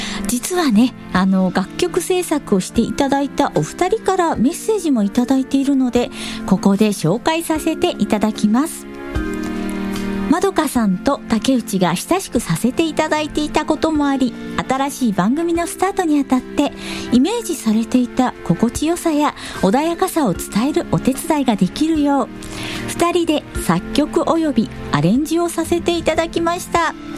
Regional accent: Kanagawa, Japan; 私は神奈川県出身で、

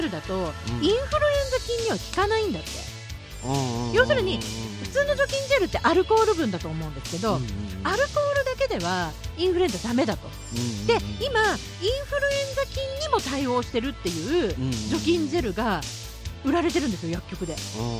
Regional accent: Shizuoka, Japan; 地元が静岡県なんですよ

